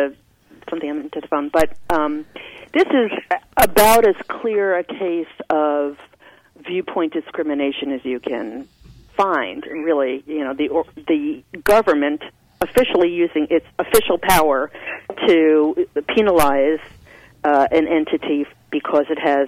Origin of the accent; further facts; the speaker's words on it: United States; But I'm an American, and that's what our Constitution is all about.